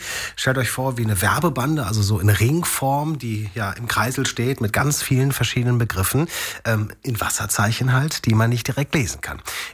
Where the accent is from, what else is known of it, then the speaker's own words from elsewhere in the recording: Bergisch Gladbach, North Rhine-Westphalia, Germany; Also ich komme aus Gladbach, ich bin Gladbacher, ich will wissen, was steht da drauf.